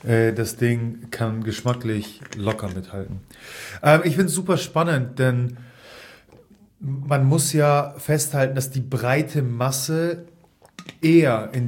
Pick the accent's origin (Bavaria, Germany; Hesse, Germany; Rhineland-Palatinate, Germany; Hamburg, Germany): Hamburg, Germany; aber hier als Hamburger, wenn du mir sagst, dass du bei Dulfs keinen geilen Burger gegessen hast, dann hast du irgendwas falsch gemacht.